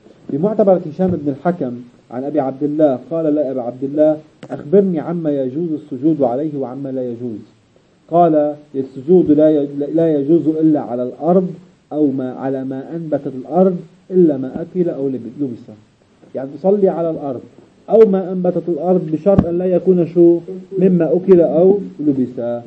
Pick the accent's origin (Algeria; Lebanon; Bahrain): Lebanon; اللي عندنا بلبنان بياكلوا المعزة فقط والغنمات